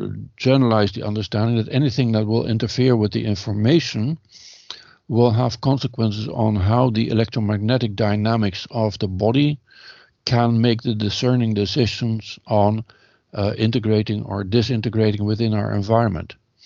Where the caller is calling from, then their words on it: Netherlands; I'm speaking from the Netherlands now